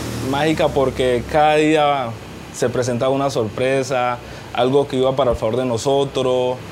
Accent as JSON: {"language": "Spanish", "town": "Buenaventura", "region": "Valle del Cauca", "country": "Colombia", "said": "Yo soy aquí de Buenaventura, somos de pocos recursos"}